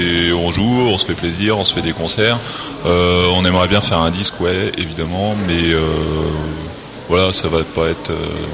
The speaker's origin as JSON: {"language": "French", "town": "Arras", "region": "Hauts-de-France", "country": "France", "said": "d'Arras, quoi, c'était autour d'Arras. Ouais. Eux ils sont de Manicourt en Comté, moi j'étais d'Arras."}